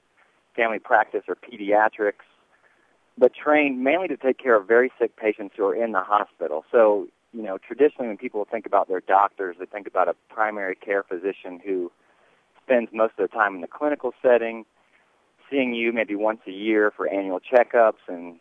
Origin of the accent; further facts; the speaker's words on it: Farmington, Missouri, United States; so I'm from Farmington, Missouri, so I was born and raised in Farmington, and went to high school at Farmington High School